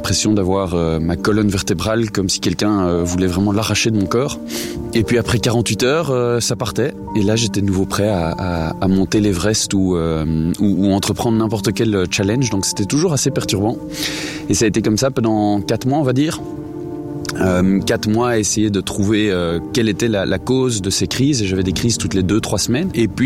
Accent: Brussels, Brussels-Capital Region, Belgium; born there; je suis belge et bruxellois de naissance, j'ai 35 ans aujourd'hui.

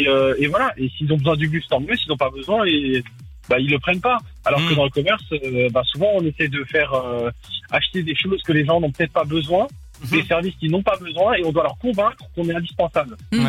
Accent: Thonon-les-Bains, Auvergne-Rhône-Alpes, France; parce que je suis de Thonon-les-Bains.

